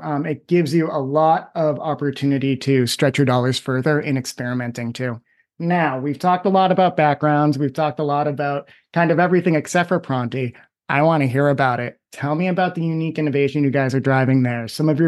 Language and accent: English; United States; That's coming from my position here in Boston. I'm an American.